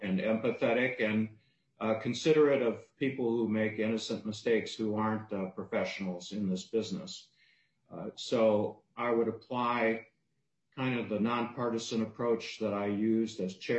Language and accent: English; Minnesota, United States; now in Minneapolis, United States; I live in Minneapolis. I was raised in Becker and Clay counties. My mother grew up on the White Earth Reservation, and I am a member of the White Earth Nation.